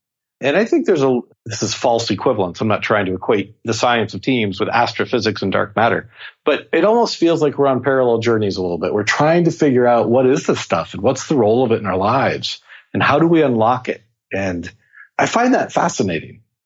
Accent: Seattle, Washington, United States; First of all, I'm from Seattle, so coffee is for everyone.

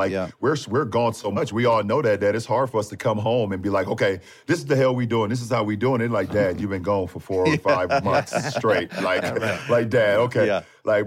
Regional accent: Akron, Ohio, United States; I grew up in Akron, Ohio in the inner city, you know, and the hood is what we call it, the projects.

